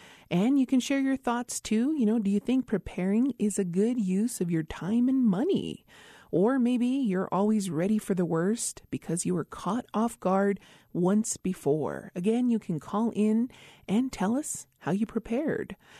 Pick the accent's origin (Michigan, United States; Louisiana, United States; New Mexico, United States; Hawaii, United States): New Mexico, United States; Isleta Pueblo; Welcome back to Native America Calling. … from Isleta Pueblo